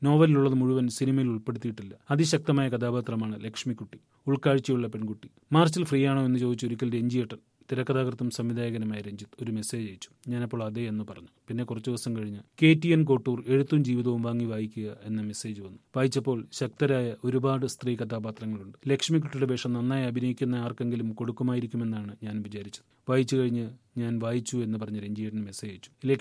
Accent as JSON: {"language": "Malayalam", "town": "Thrissur", "region": "Kerala", "country": "India", "said": "അരുൺ ആലപ്പുഴക്കാരനാണ്, ഞാൻ തൃശ്ശൂരുകാരിയും. രണ്ടിടത്തെയും പാചക രീതികൾ വ്യത്യസ്തമാണ്."}